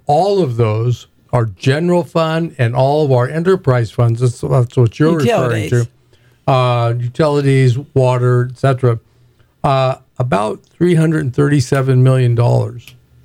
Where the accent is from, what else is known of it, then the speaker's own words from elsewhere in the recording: California, United States; a regional park concept that I grew up with in Southern California